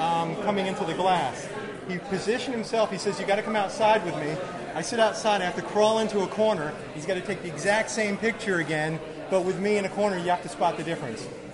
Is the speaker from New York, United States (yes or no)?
yes; New York, United States; now in Jacksonville, United States; I'm originally from New York. I live in Jacksonville, Florida right now.